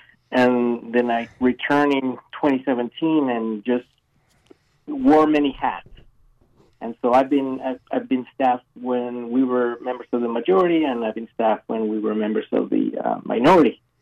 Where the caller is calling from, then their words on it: Palmer, Alaska, United States; Today I'm calling from Palmer.